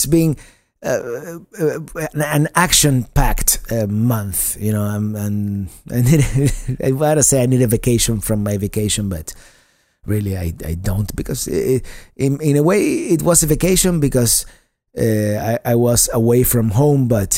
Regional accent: Florida, United States; So I arrived in my home state of Florida, but I'm still 700 miles away from home.

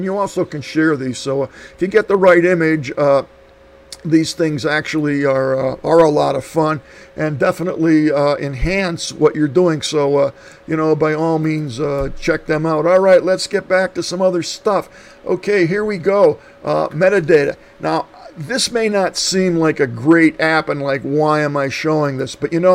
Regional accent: Scranton, Pennsylvania, United States; born there; I was born in Scranton, Pennsylvania

